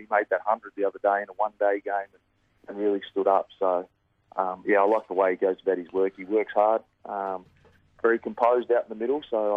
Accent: Australia; It's probably one of the biggest series we get to play as an Australian cricketer.

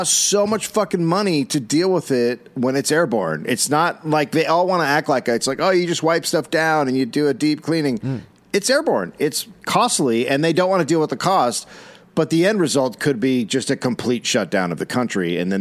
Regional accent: Australia; we're Australian, so we'll take care of this and we'll be okay.

